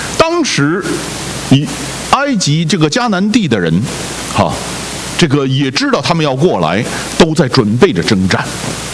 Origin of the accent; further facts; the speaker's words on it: China; 近代我们中国人在这个有抗战，是吧？